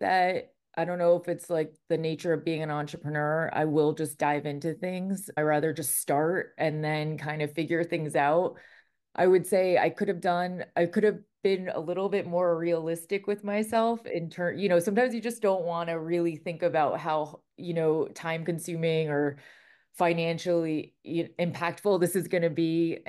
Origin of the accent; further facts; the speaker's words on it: New York, United States; So I live in New York. I'm a New Yorker. I always like to mention that.